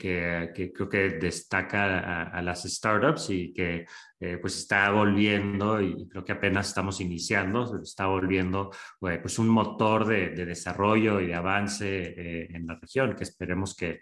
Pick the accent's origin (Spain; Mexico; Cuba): Mexico; northern Mexico; yo crecí en Latinoamérica, yo crecí en el norte de México, cerca de la frontera con Estados Unidos, de hecho